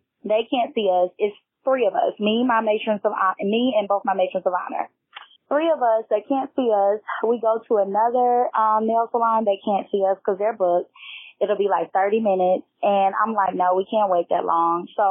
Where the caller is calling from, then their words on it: Nashville, Tennessee, United States; I am calling from Nashville, Tennessee